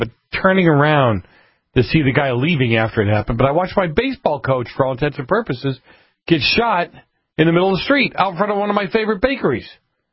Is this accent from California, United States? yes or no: no; Boston, Massachusetts, United States; But I grew up in Boston, and I grew up in downtown Boston, okay? In the north end of Boston, when the mafia had a lot of influence.